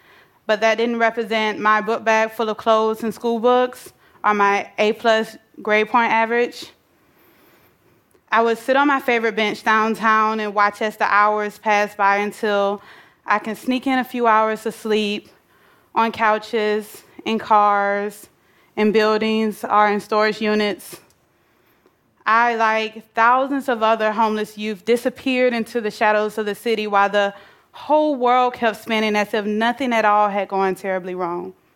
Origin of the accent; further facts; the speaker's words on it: Atlanta, Georgia, United States; I grew up in Atlanta, Georgia, bouncing from house to house with a loving, close-knit family as we struggled to find stability in our finances.